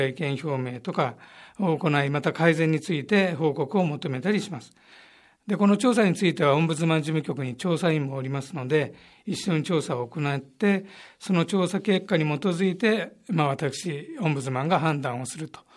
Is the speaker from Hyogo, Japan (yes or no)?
no; Yokohama, Kanagawa, Japan; 出身は横浜市鶴見区です。